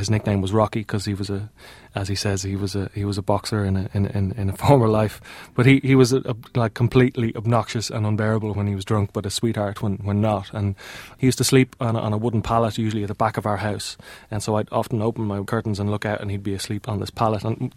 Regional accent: Ireland; I think growing up in Ireland, you're kind of surrounded.

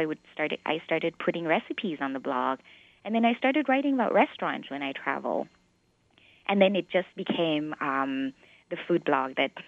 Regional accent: Bangkok, Thailand; now in California, United States; I grew up in Bangkok, and I went to school in some other places, and I end up, you know, living in California.

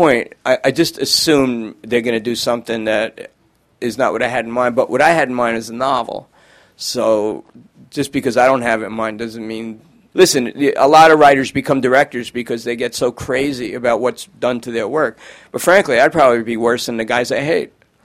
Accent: Bronx, New York, United States; accent: Bronx; so my Bronx accent kept getting worse and worse and worse.

